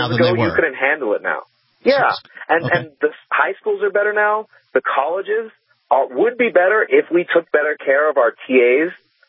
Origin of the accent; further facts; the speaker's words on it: United States; How about I make my home country better?